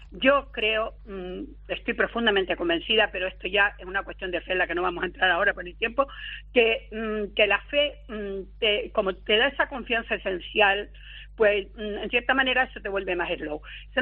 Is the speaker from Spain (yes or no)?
yes; Tejeda, Canary Islands, Spain; en mi pueblo de origen, que aunque ahora no vivo allí, Tejeda, mis padres, mis abuelos, mis bisabuelos, mis tatarabuelos, todos son de allí.